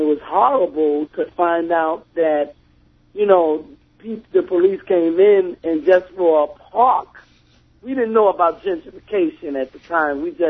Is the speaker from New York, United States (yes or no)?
yes; New York City, New York, United States; I grew up on the Lower East Side, came down here in the 70s